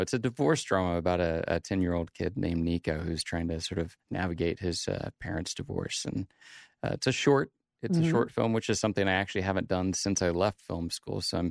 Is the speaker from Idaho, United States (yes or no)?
yes; Idaho, United States; it is fun to go to film festivals and say, I'm from Idaho, and people are sort of taken aback for a minute.